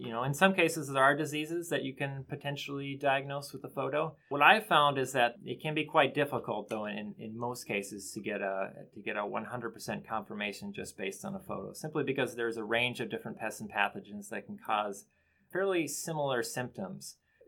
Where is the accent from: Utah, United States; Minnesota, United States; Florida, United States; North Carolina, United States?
Minnesota, United States; Bemidji; I am actually from Bemidji, Minnesota, from my childhood, and I got my master's and PhD degrees at the University of Minnesota in the Department of Plant Pathology. So I've been here for quite some time at this point.